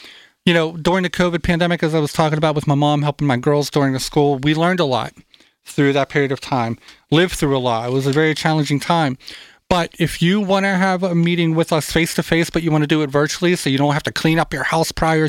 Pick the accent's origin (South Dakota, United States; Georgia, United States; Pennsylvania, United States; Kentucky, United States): Pennsylvania, United States; Pittsburgh; you'll see my Kennywood hoodie because I am very much from Pittsburgh.